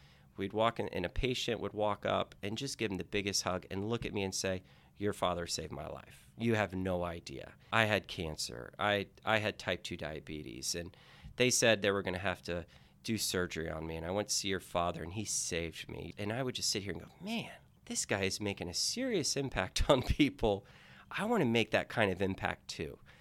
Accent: Lake Mary, Florida, United States; moved away as an adult; also born or lived in Tulsa, Oklahoma / California; I was born in Tulsa, Oklahoma, while my dad was in medical school. But I grew up in a small city about 15 minutes east of Orlando called Lake Mary. And, spent all of my childhood years there.

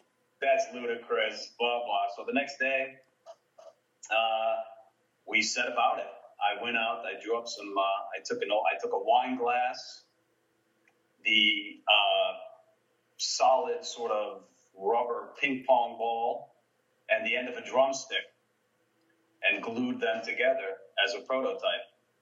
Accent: Ohio, United States; now in New York, United States; I'm from Ohio originally, but I've been living in New York for the past 30 years.

